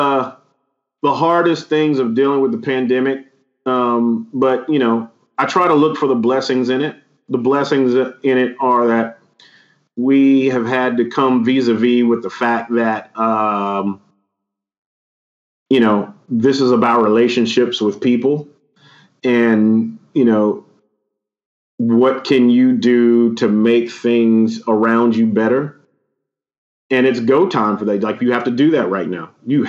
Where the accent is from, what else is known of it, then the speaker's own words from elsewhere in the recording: Greenwood, Mississippi, United States; That you were in my hometown.